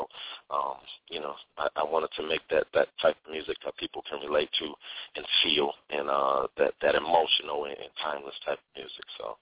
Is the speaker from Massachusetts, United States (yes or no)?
yes; Brockton, Massachusetts, United States; I was born and raised in Brockton, Massachusetts, which is about 20 miles south of Boston.